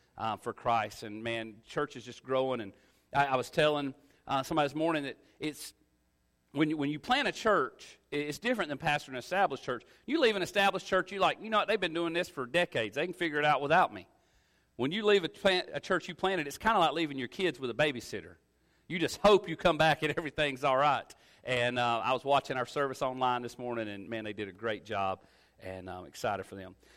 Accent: Homerville, Georgia, United States; I'm from Georgia originally, Homerville, Georgia. It's about an hour from Tifton.

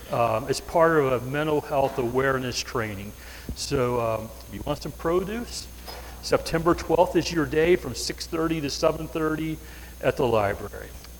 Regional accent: West Virginia, United States; I am from West Virginia, right?

